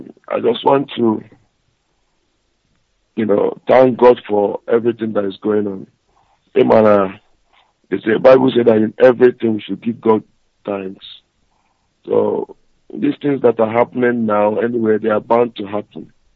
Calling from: Zurich, Switzerland; And I'm calling from Switzerland, Zurich.

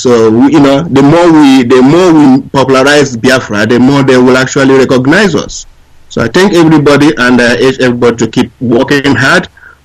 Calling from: New Zealand; I'm calling you from New Zealand.

